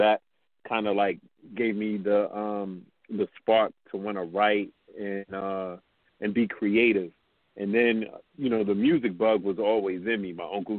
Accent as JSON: {"language": "English", "town": "Brooklyn", "region": "New York", "country": "United States", "tie": "born or raised there", "said": "So all of that was part of, you know, growing up in Brooklyn."}